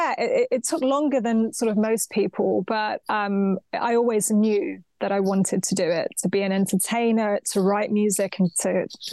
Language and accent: English; London, United Kingdom; born there; it's Cyprus, yeah. But I was born in London, but okay. Cyprus is, I've been back to Cyprus every single year since I was a baby.